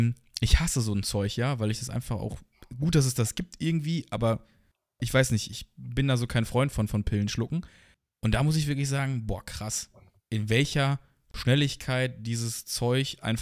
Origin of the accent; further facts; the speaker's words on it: North Rhine-Westphalia, Germany; Ich meine, wir kommen hier so aus dem Pott